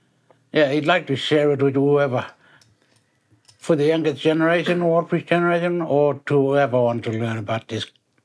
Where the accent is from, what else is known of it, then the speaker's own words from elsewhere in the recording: Lajamanu, Northern Territory, Australia; I'm breaking from the Tanami Way, Central Australia, North Tanami Desert, a place called Lajamanu, that's where I grew up. Our original homeland is around the Parkley area.